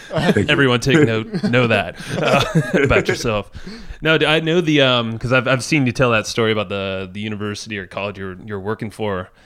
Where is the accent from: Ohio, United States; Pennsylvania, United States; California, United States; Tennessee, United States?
California, United States; San Diego; we're all from San Diego, but East County specifically